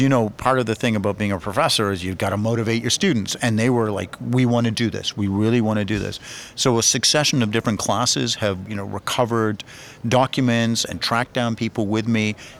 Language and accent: English; Canada; I'm a Canadian.